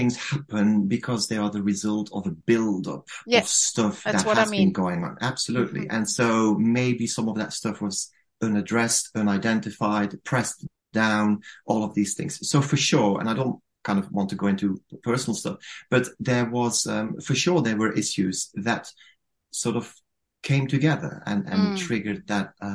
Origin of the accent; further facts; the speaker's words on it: Belgium; now in Manchester, United Kingdom; I'm based, because I am from Belgium originally, but I've been based in Manchester for 20 years.